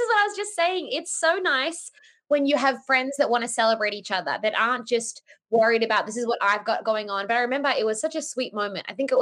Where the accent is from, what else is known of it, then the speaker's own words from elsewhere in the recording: Australia; moved away as an adult; now in Los Angeles, United States; Well, I am an Aussie chick that moved to LA 8 years ago and good times all around.